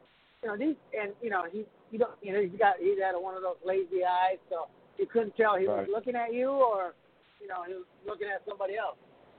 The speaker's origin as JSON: {"language": "English", "country": "Japan", "said": "knowing that I'm from Japan, I speak Japanese"}